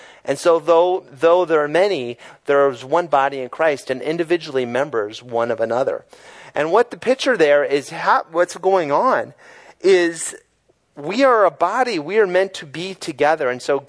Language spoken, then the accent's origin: English; United States; At least for me as an American man, that is a really hard thing to think about.